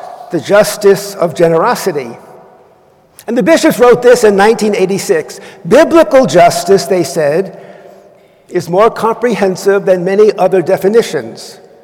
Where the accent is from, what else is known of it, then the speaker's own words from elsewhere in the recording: New York, United States; I'm a New Yorker in exile.